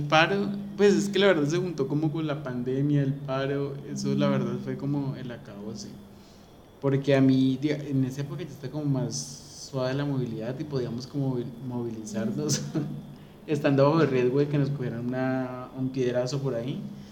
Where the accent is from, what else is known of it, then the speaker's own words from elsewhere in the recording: Cali, Valle del Cauca, Colombia; va a quedar en nuestra historia como caleños y en nuestra historia de vida para siempre